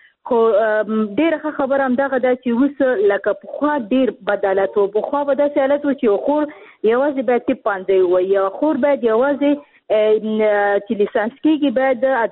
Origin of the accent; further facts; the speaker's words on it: Khost, Afghanistan; ځکه چې زه خپل د خوست یم